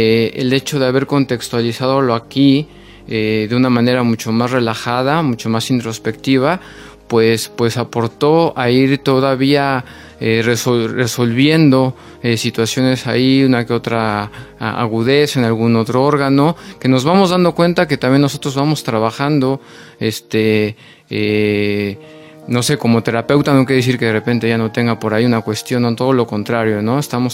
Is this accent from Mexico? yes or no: yes; Tlaxcala, Mexico; vengo de Tlaxcala, México.